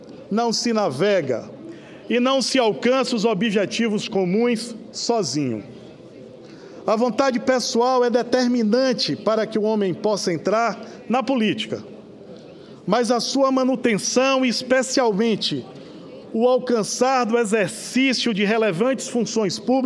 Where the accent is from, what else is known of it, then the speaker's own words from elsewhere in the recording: Salvador, Bahia, Brazil; also born or lived in Lauro de Freitas; Carrego comigo traços da capital Salvador, minha cidade natal, mas trago ainda o aprendizado do povo empreendedor de Lauro de Freitas, a cidade que me acolheu no meu primeiro mandato como político